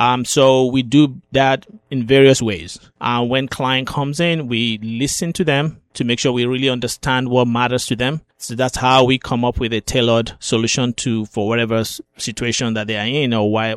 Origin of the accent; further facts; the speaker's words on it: Nigeria; now in United States; Originally, I'm from Nigeria. I moved to the U.S. Over 20 years ago.